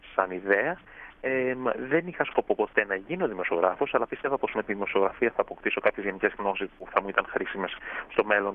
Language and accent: Greek; Athens, Attica, Greece; Λοιπόν, γεννήθηκα και μεγάλωσα στην Αθήνα.